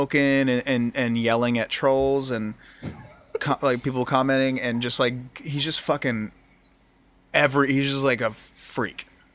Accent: Pickerington, Ohio, United States; the first person that ever asked for a picture from me was at a Kroger in my hometown of Pickerington.

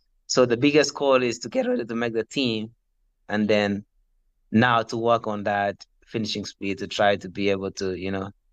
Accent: Kenya; born there; So I know I was born in Kenya. I never trained in Kenya.

